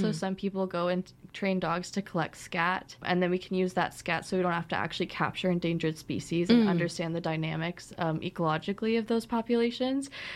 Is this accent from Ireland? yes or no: no; Ottawa, Ontario, Canada; I grew up in Ottawa